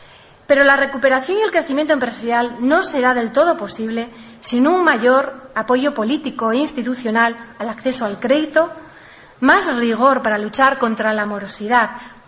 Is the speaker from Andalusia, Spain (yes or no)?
no; Ablitas, Navarre, Spain; Vivimos en una tierra afectada por la sed. Soy de Ablitas, un pueblo donde mis mayores narran historias de dramatismo en torno a la carencia del agua.